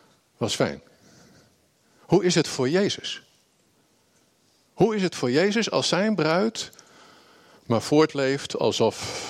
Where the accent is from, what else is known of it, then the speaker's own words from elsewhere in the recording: Netherlands; Moeten wij als Hollanders misschien een beetje leren?